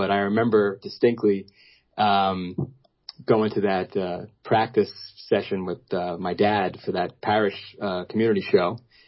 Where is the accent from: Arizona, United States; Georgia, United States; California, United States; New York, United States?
New York, United States; Brooklyn; where I grew up in Marine Park, Brooklyn.